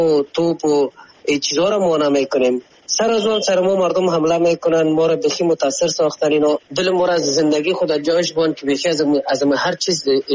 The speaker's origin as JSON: {"language": "Persian", "country": "Afghanistan", "said": "ما خو افغان هستیم"}